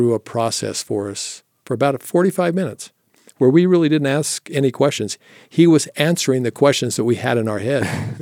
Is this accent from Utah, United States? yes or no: yes; Provo, Utah, United States; I'm a Provo guy. I grew up right here in Provo, Utah.